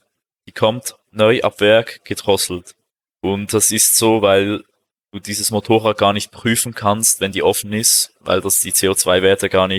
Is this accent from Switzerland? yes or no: yes; German-speaking Switzerland, Switzerland; Als Deutschschweizer Schüler hast du in der 5. und 6. Klasse hast du Englisch und Französisch.